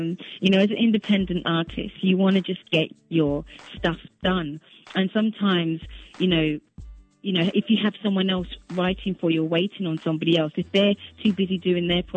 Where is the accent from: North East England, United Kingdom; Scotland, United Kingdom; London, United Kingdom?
London, United Kingdom; because I'm from London